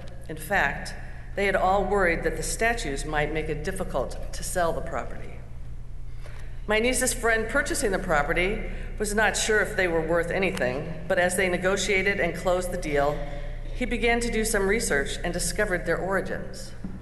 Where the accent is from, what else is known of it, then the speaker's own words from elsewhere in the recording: California, United States; I grew up in California, and I think at that time they must have been trying out new language rules